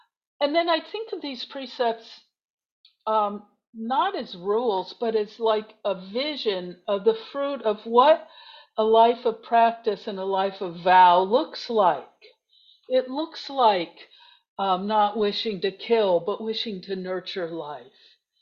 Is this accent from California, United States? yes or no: no; Jeffersonville, Indiana, United States; moved away as an adult; also born or lived in Connecticut; now in Santa Rosa, United States; I was born in Indiana, and then we moved to Connecticut when I was a kid for the first 10 years that I remember. And so I'm really familiar with that landscape. And then we moved back to Indiana, to southern Indiana, to Jeffersonville, and I grew up there